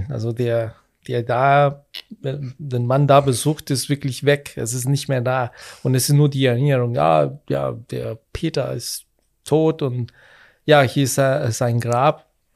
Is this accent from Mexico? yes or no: yes; Mexico; German is a second language; now in Germany; also ich komme ursprünglich aus Mexiko und ich kenne das seit immer schon.